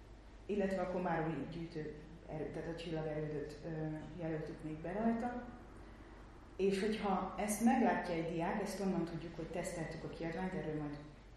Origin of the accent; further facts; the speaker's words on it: Tolna, Hungary; mondjuk én Tolna megyei vagyok